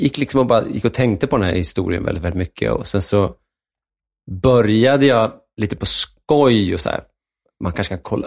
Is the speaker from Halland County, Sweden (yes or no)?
no; Enviken, Dalarna County, Sweden; accent: Dalecarlian; Ja, men jag har ju dalmål där någonstans där. Men, så jag är ju från en liten by och den ligger utanför, utanför Falun.